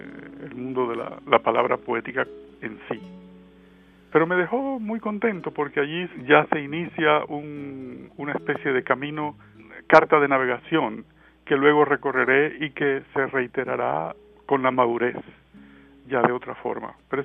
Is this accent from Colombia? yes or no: yes; Caribbean coast, Colombia; moved away as an adult; also born or lived in Tunja; siendo costeño, siendo del Caribe, el interior del país estaba un poco alejado para nosotros. Y empecé a conocerlo al llegar a Tunja, en Boyacá, donde hice los estudios universitarios.